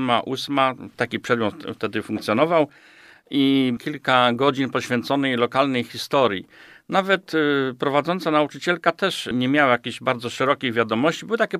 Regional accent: Nowe Skalmierzyce, Greater Poland Voivodeship, Poland; Urodziłem się na pograniczu Kalisza, Ostrowa i szkoła podstawowa, średnia.

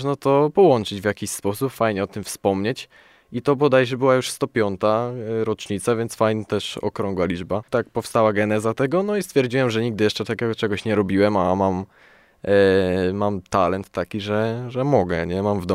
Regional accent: Brzeziny, Łódź Voivodeship, Poland; Pochodzę z parafii pod wezwaniem Świętego Krzyża w Brzezinach, głównie właśnie z Brzezin, powiedzmy.

